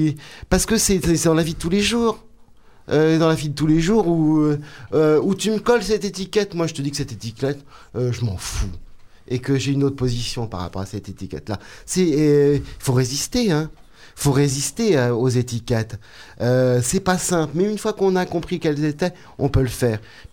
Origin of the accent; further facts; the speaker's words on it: France; born there; Désolé, nous, on est nés en France. Désolé, nous, on est allés dans des écoles françaises.